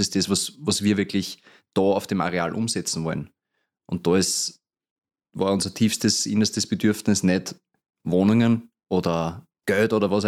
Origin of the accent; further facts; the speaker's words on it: Melk, Lower Austria, Austria; Bin selber im Gemeinderat auch tätig, einfach weil ich sage, mir liegt meine Heimatstadt am Herzen.